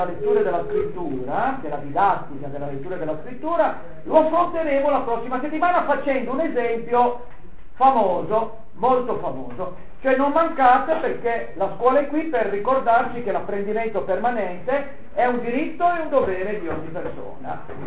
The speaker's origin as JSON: {"language": "Italian", "region": "Piedmont", "country": "Italy", "tie": "born or raised there", "said": "grande debitore a uomini e donne in mezzo ai quali e grazie ai quali sono venuto al mondo, debitore alla mia terra tra Monferrato e Langhe"}